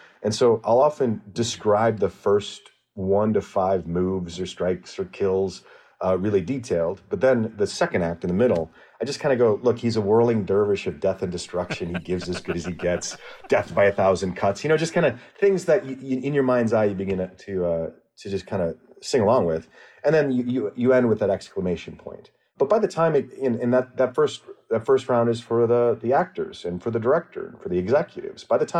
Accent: Madison, Wisconsin, United States; what I love about growing up in Madison and traveling throughout the state and having family in Wisconsin Rapids and up in Superior

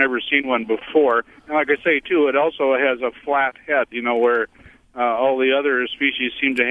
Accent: Milwaukee, Wisconsin, United States; We're from Milwaukee, but we've got a camp up on Big Beta Knock in Stonington Peninsula.

